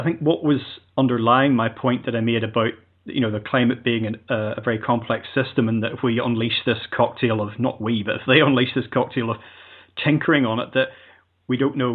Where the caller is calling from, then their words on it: Yorkshire and the Humber, United Kingdom; Yorkshire.